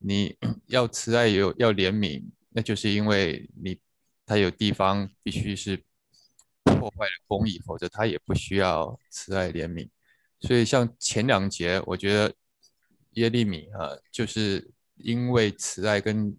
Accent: China; 那我就想到我们中国人讲过一句话

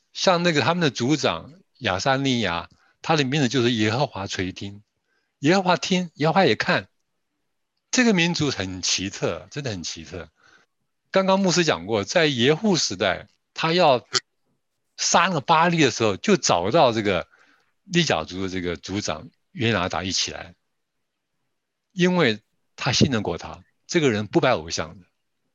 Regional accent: China; 我常常讲说，我们中国人呢、拜佛啊，拜什么拜了一辈子，神怎么会拣选我们成为他的儿女？

